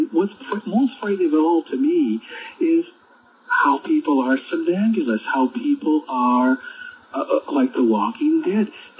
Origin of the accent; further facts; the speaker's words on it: Canada; Makes me glad I'm a Canadian citizen living remotely.